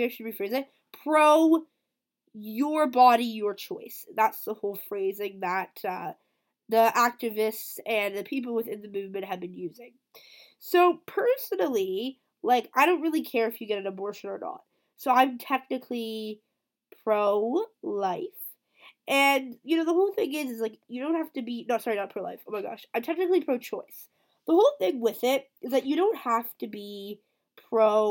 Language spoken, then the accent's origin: English; United States; now in Canada; I live in Canada, but I am American